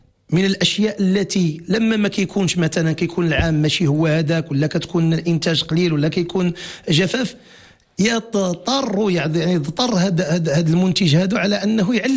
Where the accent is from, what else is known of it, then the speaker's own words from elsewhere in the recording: Morocco; فبالتالي فعلا العسل عندنا في المغرب مرتفع سعره بالمقارنة مع حتى الجارة إسبانيا